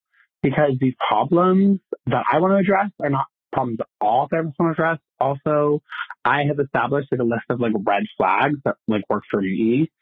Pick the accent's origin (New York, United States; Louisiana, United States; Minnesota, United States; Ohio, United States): New York, United States; I'm from Central New York.